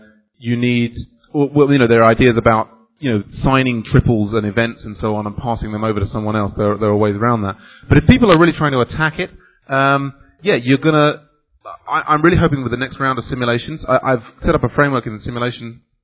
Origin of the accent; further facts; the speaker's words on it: United Kingdom; I'm British.